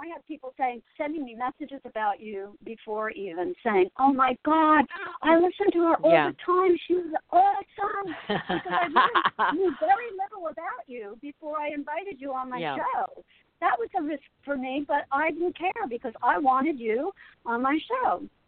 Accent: Asbury Park, New Jersey, United States; now in San Diego, United States; because I grew up in Asbury Park, but I went to San Diego and I worked in for a Presbyterian church.

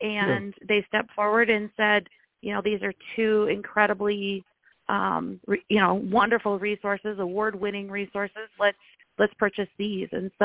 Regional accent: Montana, United States; So I grew up in, like I said, I grew up in Montana, but I grew up in a very rural school as well, even though I was located really close to Billings, which is obviously the largest town in Montana.

